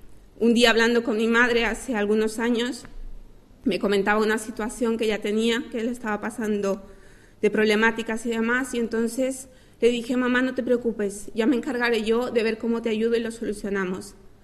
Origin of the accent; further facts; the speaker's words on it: Bolivia; toda mi familia está allá en mi país de origen, que es Bolivia. Siempre habíamos sido una familia religiosa, porque aunque asumimos el catolicismo